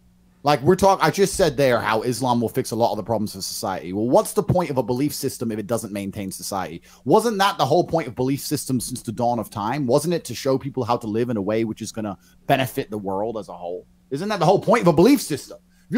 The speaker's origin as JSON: {"language": "English", "town": "Luton", "region": "East of England", "country": "United Kingdom", "tie": "born or raised there", "said": "I grew up in Luton in England, which is predominantly Muslim."}